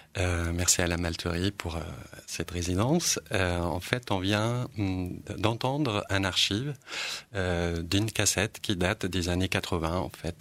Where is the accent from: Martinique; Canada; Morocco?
Morocco; Rif; French is a second language; moi, je viens du nord du Maroc, donc de la région du Rif, où la langue rifaine en fait est pratiquée énormément.